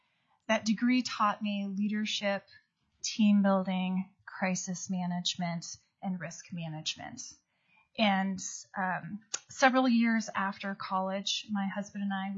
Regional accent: Seattle, Washington, United States; moved away as an adult; also born or lived in Utah; I was born in Utah and I was raised in Seattle.

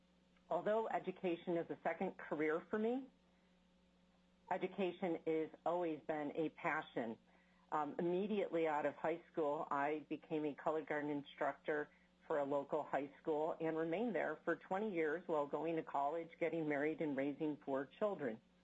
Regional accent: Chicago, Illinois, United States; I was born in the Chicagoland area and raised there. I attended high school in Downers Grove, Illinois, which is a suburb of Chicago.

